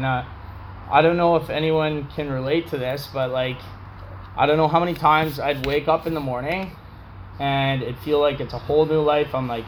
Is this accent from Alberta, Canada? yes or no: yes; Calgary, Alberta, Canada; You know, I came from Calgary